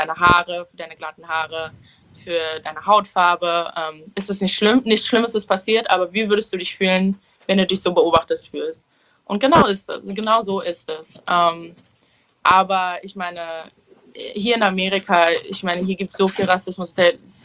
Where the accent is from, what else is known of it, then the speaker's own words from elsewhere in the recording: Berlin, Germany; ich bin in Schöneberg aufgewachsen und ich bin mit vielen Türken und Arabern aufgewachsen